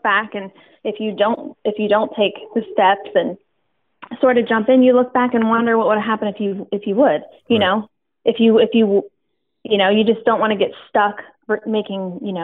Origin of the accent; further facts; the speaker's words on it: West Chester, Ohio, United States; we were born and raised in Westchester, Ohio, so we were making this move